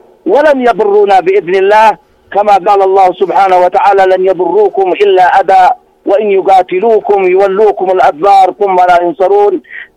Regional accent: Yemen; يعني فعل القيادة وأوامر وتوجيهات القيادة عندنا في اليمن

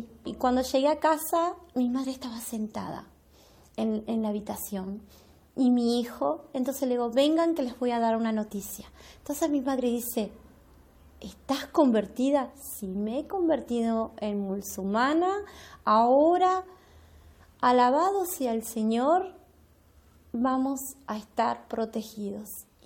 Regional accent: Uruguay; also born or lived in Taiwan; soy uruguaya, viví 25 años en Taiwán y ahora estoy aquí hace 3 años en Uruguay.

